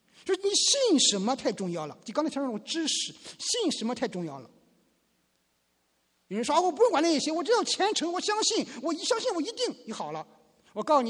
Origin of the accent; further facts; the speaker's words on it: China; 对我们每一个来自于中国大陆的在座的来说，像我一样